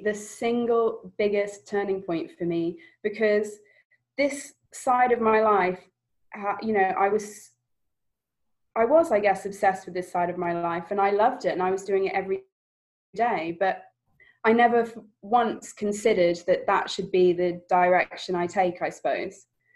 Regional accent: England, United Kingdom; I was living in Australia, but I'm English, obviously. So I traveled back to England for a friend's wedding.

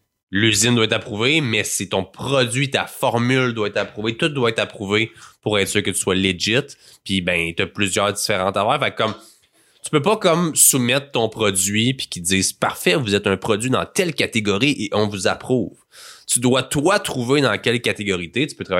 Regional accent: Quebec, Canada; Je suis fier de dire qu'on est... Canadien, qu'on est Québécois.

